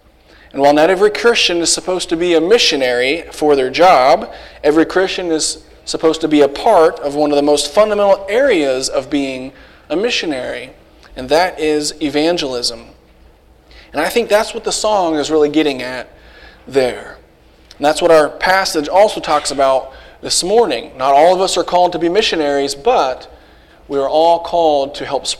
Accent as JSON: {"language": "English", "town": "Bueller", "region": "Kansas", "country": "United States", "tie": "born or raised there", "said": "my wife Hannah, and I'm from Bueller, Kansas, where I grew up, and now we go to church in Newton"}